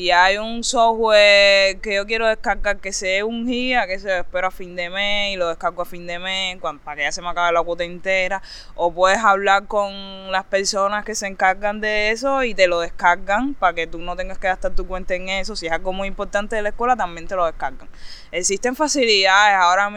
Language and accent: Spanish; Cuba; a los que nosotros no podemos acceder primeramente porque somos cubanos y hay muchas cosas bloqueadas.